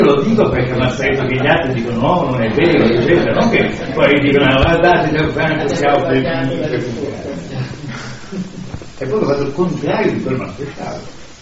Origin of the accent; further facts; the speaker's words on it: Milan, Lombardy, Italy; con una monotonia degna da buon milanese lombardo da fatto quarti, quale sono io